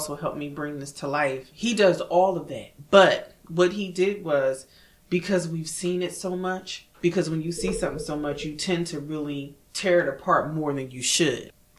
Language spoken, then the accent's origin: English; Trenton, New Jersey, United States; I was born and raised in Trenton. I am a Trenton girl. Like I said, I am, what is it? Jersey born, Trenton raised.